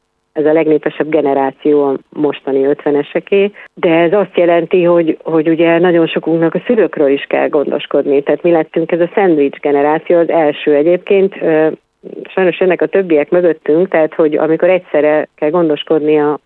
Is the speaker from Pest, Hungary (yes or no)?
no; Miskolc, Borsod-Abaúj-Zemplén, Hungary; én mondjuk ugye miskolci vagyok